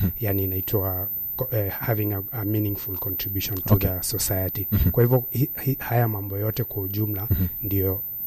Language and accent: Swahili; Kilifi, Kilifi County, Kenya; Na natokea kule Kilifi.